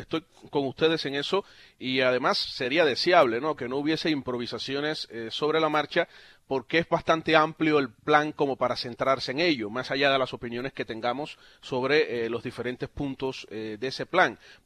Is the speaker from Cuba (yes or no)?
yes; Cuba; Yo como cubano, por supuesto, y eso siempre lo dejo claro